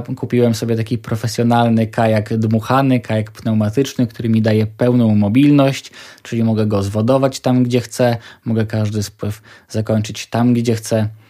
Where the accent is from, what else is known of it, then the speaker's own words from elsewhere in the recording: Rzeszów, Subcarpathian Voivodeship, Poland; ponieważ pochodzę z Rzeszowa